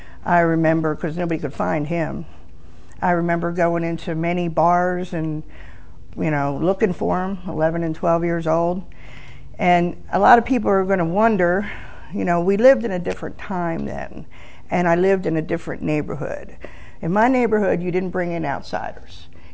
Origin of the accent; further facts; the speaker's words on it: Philadelphia, Pennsylvania, United States; But I grew up, born and raised in Philly. My childhood was not normal. I grew up Catholic school, strict Catholic parents.